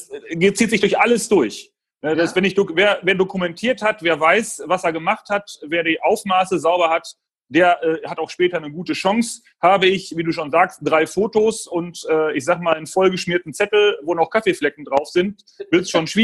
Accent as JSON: {"language": "German", "town": "Münster", "region": "North Rhine-Westphalia", "country": "Germany", "said": "Ich komme aus Münster."}